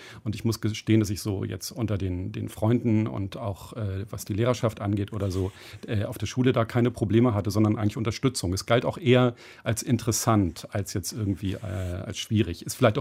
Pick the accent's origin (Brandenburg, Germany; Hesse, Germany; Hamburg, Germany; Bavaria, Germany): Hamburg, Germany; Ich bin in Hamburg aufgewachsen.